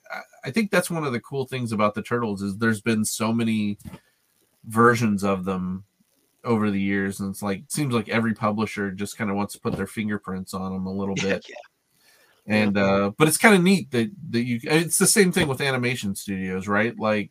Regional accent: Arkansas, United States; also born or lived in Kentucky; growing up in Arkansas and Kentucky, you know, we didn't have comic store. Like the closest comic store in Arkansas was like an hour and a half away.

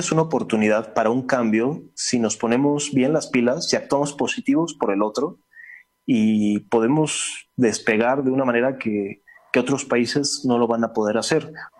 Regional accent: Mexico; si actuamos como mexicanos juntos, nos va a ser mucho más sencillo salir adelante

